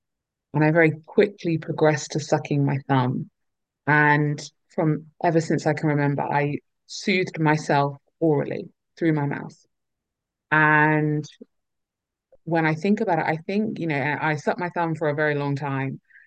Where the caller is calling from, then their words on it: London, United Kingdom; As mentioned, I am dialing in from London in the UK.